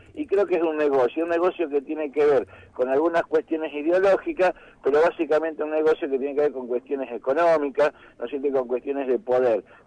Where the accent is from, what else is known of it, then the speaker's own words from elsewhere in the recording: Argentina; Claro, yo soy judío, ¿no es cierto?, pero vivo en Argentina, y soy argentino